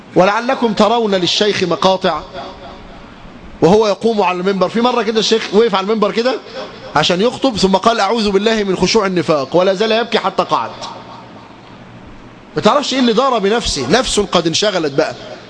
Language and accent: Arabic; Egypt; نقول احنا من مصر